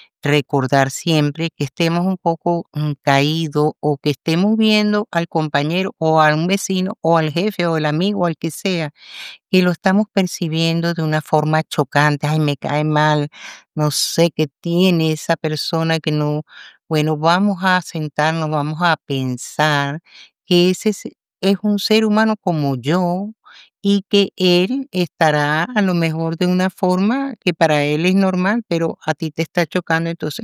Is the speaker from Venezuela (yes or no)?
yes; Venezuela; now in Spain; Yo como venezolana, cuando llegué a España, tuve mis encontronazos